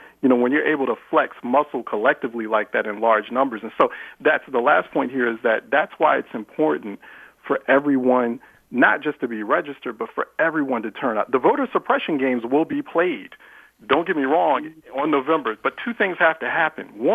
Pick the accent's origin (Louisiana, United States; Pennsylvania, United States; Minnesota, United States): Pennsylvania, United States; Philadelphia; even in places like Philly, for example, my hometown